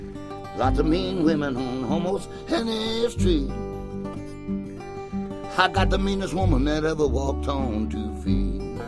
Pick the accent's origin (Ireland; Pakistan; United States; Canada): United States; Falmouth; also born or lived in Indiana; I came from Indiana and grew up in Falmouth.